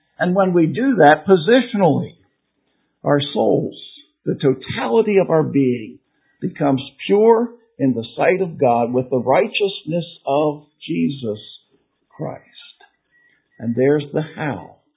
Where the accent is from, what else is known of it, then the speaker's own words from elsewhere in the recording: Philadelphia, Pennsylvania, United States; born there; I was born in Philadelphia. That should tell you that right there.